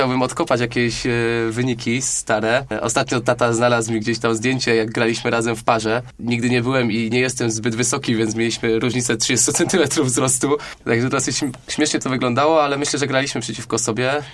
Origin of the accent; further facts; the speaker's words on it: Poznań, Greater Poland Voivodeship, Poland; to, że pochodzę z Poznania, nie było aż takim dużym obciążeniem. Zaczynałem na Malcie, tutaj się wychowałem